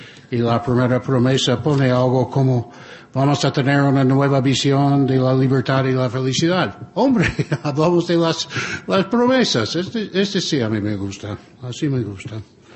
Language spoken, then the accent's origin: Spanish; United States; born there; moved away as an adult; also born or lived in Spain; llevo más tiempo en España que en los Estados Unidos. Nací en los Estados Unidos y me marché a los 25 años. Llevo unos 40 años ya en España.